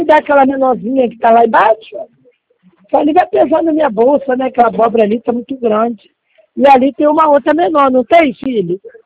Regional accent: Rio de Janeiro, Brazil; Você falou que eu sou natural do Rio de Janeiro, sou.

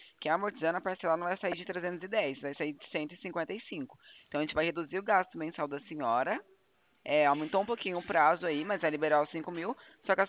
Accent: Tupã, São Paulo, Brazil; Oi, sou de Tupã.

